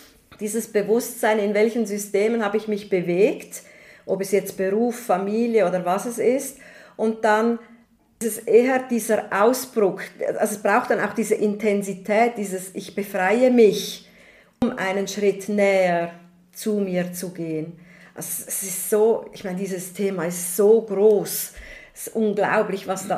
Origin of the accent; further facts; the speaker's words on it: Switzerland; Ich bin Schweizerin